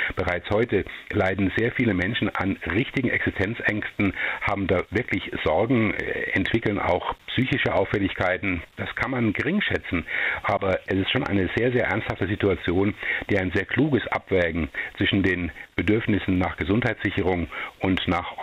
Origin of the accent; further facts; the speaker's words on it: Germany; Ja, natürlich ist es ein Kulturwandel, wenn wir als Deutsche uns früher immer die Hände gegeben haben